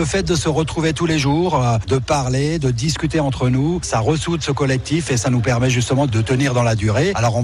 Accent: Grand Est, France; c'est une chose qu'on n'a jamais connue chez nous en Alsace

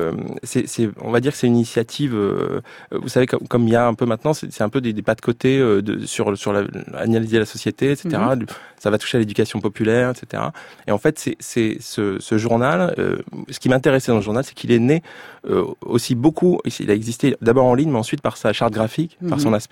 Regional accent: Grand Est, France; born there; Je suis né en Haute-Marne, en fait, dans le sud de la Champagne.

